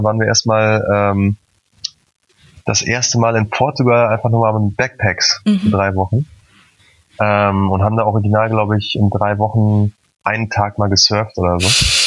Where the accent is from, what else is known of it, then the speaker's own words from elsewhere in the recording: Münster, North Rhine-Westphalia, Germany; moved away as an adult; Also ich komme aus Münster, gebürtig. Und habe da mein Leben gelebt, irgendwie bis bis ich 25 war.